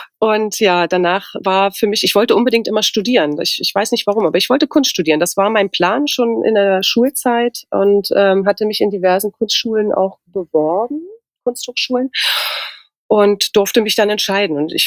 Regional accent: Halle, Saxony-Anhalt, Germany; born there; also born or lived in Magdeburg; Also ich bin in Halle geboren, also trotzdem Ossi, ne?

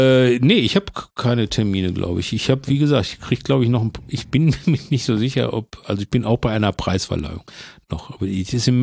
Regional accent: Bochum, North Rhine-Westphalia, Germany

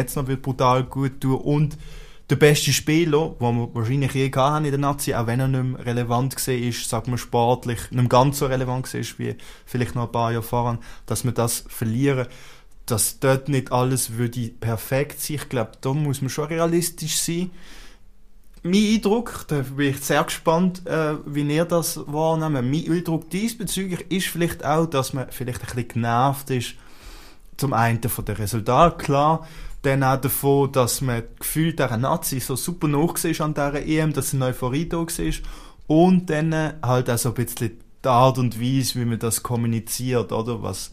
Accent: Switzerland; den wir als Schweizer Fans jetzt mittlerweile haben.

